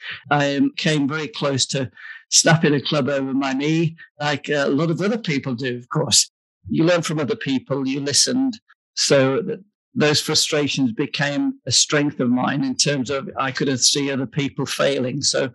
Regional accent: Leeds, Yorkshire and the Humber, United Kingdom; I'm on the other side of the Pennines at that time, and I'm originally from Leeds.

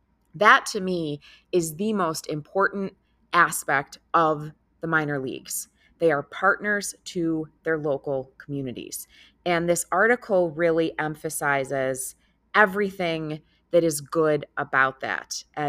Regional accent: Oswego, New York, United States; my hometown community up in Oswego

